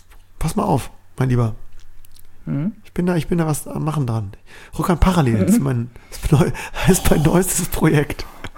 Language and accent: German; Cologne, North Rhine-Westphalia, Germany; In meiner alten Heimat.